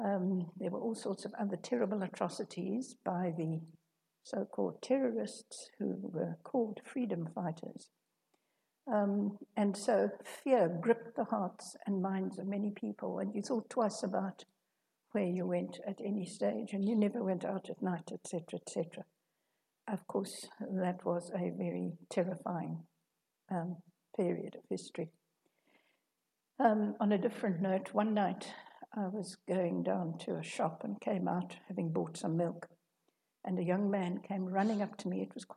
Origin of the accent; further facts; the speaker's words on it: South Africa; Most of you know that I come from South Africa